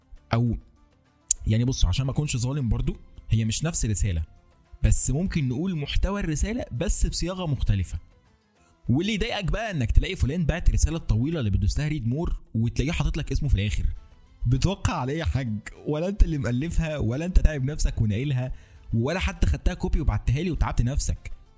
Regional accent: Egypt; يعني مش عارف ده عندنا في مصر بس ولا في دول تانية بتعمل كده

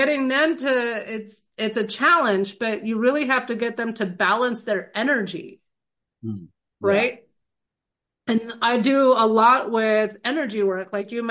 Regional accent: California, United States; I grew up in the 90s too. And I grew up in California.

